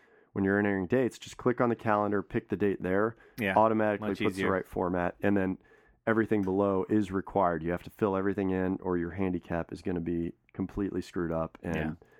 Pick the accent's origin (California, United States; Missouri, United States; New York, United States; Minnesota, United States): Missouri, United States; We're from Missouri.